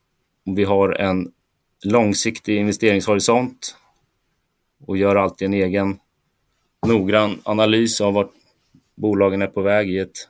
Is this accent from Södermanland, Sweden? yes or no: yes; Katrineholm, Södermanland, Sweden; now in Stockholm, Sweden; som du sa så är jag uppväxt i Katrineholm i Sörmland.